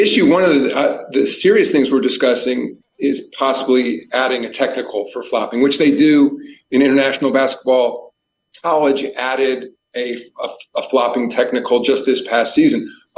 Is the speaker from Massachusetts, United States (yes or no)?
no; New York, United States; because I grew up in New York. You know, I was a big baseball fan.